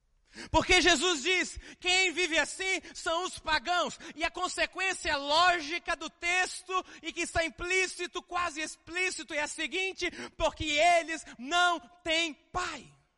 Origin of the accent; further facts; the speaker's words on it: Belém, Pará, Brazil; Égua, eu vim lá de Belém.